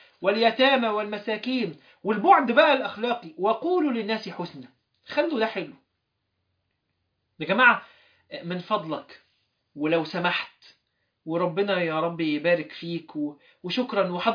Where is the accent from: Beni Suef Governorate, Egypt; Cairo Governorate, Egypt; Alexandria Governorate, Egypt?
Alexandria Governorate, Egypt; Alexandria; واحنا صغيرين كنا بنركب عندنا حاجه في اسكندريه اسمها الترام، تمام، الترام، حد هنا اسكندراني يا جماعه يقول لي انا اسكندراني، فرحني ان انا مش لوحدي